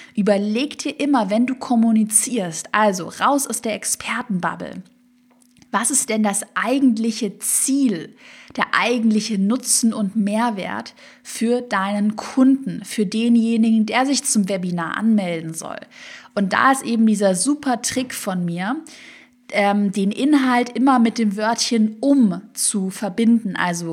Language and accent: German; Baden-Württemberg, Germany; ich komme ja aus dem Schwabenland